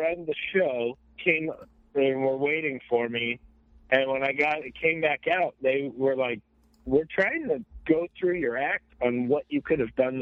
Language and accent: English; Ohio, United States; I'm not from Afghanistan, I'm from Ohio